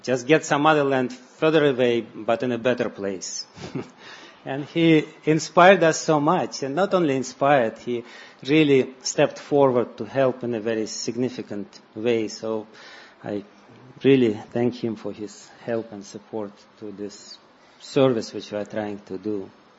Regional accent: Russia; English is a second language; Because I'm from Russia

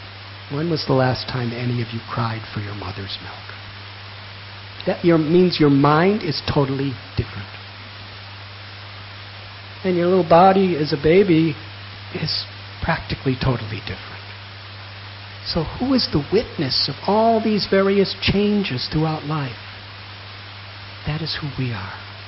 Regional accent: United States; I'm American. I'm a male.

